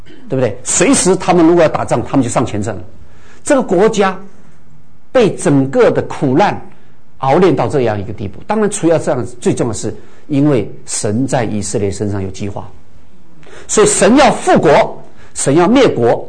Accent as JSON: {"language": "Chinese", "country": "China", "said": "我说你把我们中国人的脸都丢了，你知道吗？"}